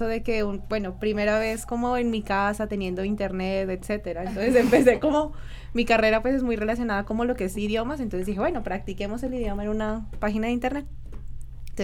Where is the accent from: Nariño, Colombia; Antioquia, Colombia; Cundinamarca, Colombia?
Nariño, Colombia; Pasto; Pues yo no soy de acá, entonces... Fue a mi ciudad, estuvo 2 meses.